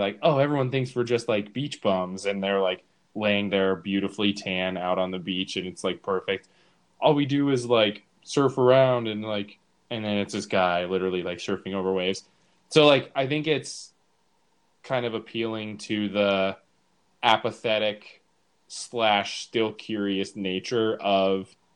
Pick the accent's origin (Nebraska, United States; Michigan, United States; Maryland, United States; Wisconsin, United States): Nebraska, United States; oh, I'm from Nebraska, so I don't have an accent because I'm special.